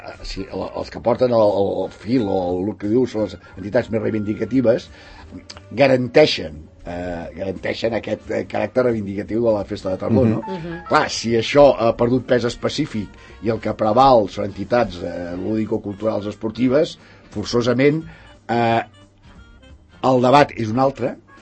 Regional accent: Barcelona, Catalonia, Spain; jo que sóc aquí, bueno, sóc de Barcelona

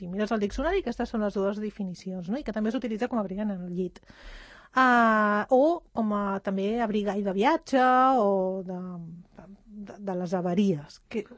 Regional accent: Barcelona, Catalonia, Spain; jo soc del centre de Barcelona, del barri antic, del gòtic, de la Ribera

